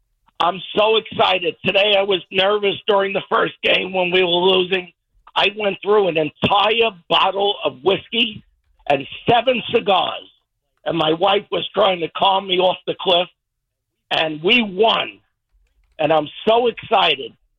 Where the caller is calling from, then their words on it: Arizona, United States; also born or lived in Staten Island; Here I am from Arizona. Used to be in Staten Island.